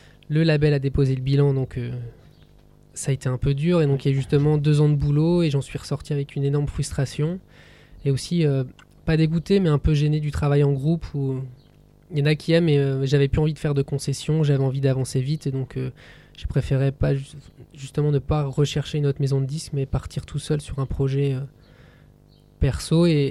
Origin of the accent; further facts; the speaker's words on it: Calais, Hauts-de-France, France; now in Lille, France; Je suis un jeune homme de 27 ans qui habite Lille. Je suis originaire de Calais.